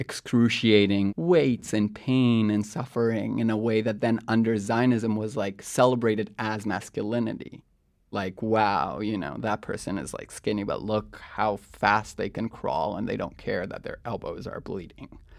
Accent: Israel; Growing up in Israel, Palestine

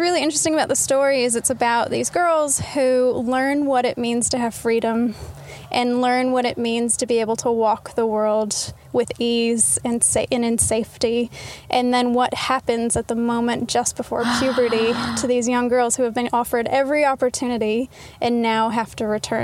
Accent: Texas, United States; moved away; also born or lived in Utah; I was born in Utah, then I moved to Texas.

